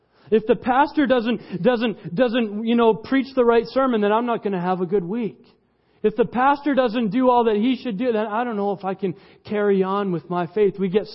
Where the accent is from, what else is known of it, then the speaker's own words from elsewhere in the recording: Canada; I'm a Canadian on missions.